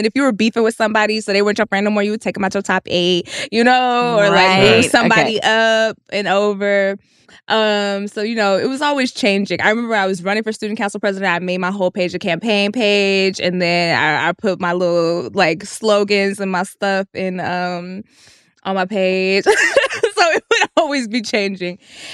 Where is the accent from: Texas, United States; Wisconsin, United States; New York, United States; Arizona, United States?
Texas, United States; And I'm from Texas.